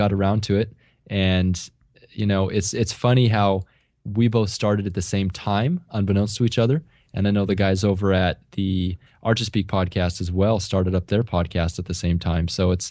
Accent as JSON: {"language": "English", "region": "California", "country": "United States", "tie": "born or raised there", "said": "So I grew up out here in California, and I found my way to the East Coast just because of school, just because of Cornell."}